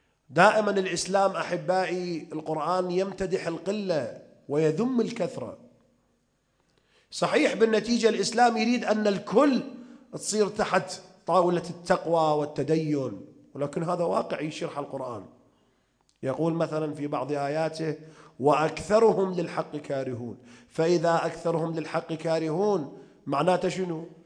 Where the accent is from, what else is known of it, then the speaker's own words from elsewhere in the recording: Iraq; طبعا عندنا بالعراق عموم الناس يقدمون شهادة مسلم فد يوم